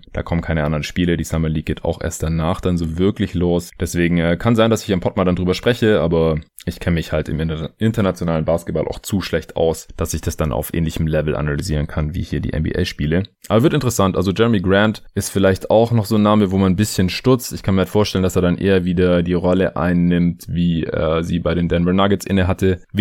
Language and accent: German; Stuttgart, Baden-Württemberg, Germany; dann muss ich auch noch in meine alte Heimat fahren, nach Stuttgart